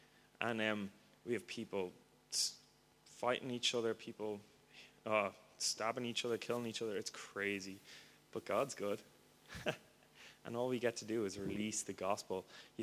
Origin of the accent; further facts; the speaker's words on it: Ireland; See, I come from Ireland where Christians kill each other.